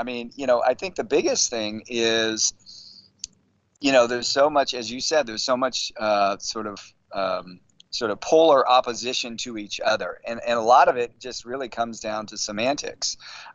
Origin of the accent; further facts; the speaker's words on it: San Francisco, California, United States; my background, born and raised in San Francisco, spent many, many years, really from the age of 6 or 7 on, being concerned about the environment